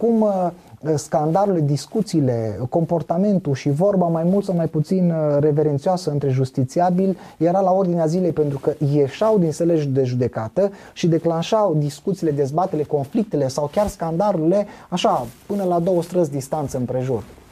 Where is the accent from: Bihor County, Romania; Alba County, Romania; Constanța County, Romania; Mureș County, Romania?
Bihor County, Romania; Beiuș; am crescut în, dacă vrei așa, în curtea justiției, în localitatea de unde sunt eu, de origine, din Beiuș. Casa noastră este și casa bătrânească este peste drum de judecătorie.